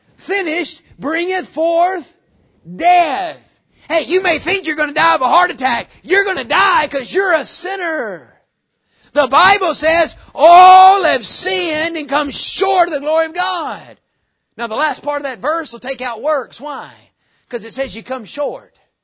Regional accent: the South, United States; You know, I mean, I'm from the South. I know what that's about, you know.

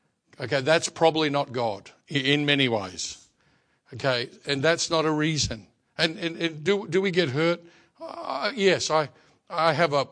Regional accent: Australia; born there; So I was born in Australia.

